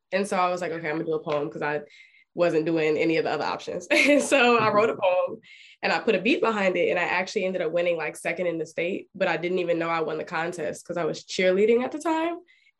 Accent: Richmond, Virginia, United States; I'm from Richmond, Virginia, born and raised here.

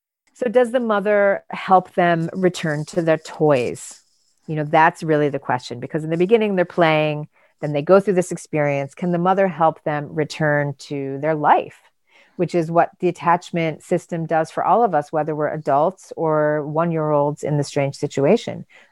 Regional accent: Michigan, United States; I grew up in Michigan and my mom has a lot of affect

